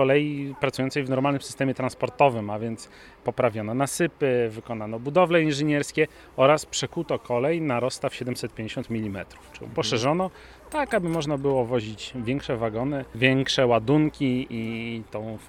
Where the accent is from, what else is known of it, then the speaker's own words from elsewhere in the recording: Warsaw, Masovian Voivodeship, Poland; Ja się wychowałem w warszawskiej dzielnicy Włochy i moja dzielnica była otoczona ze wszystkich stron torami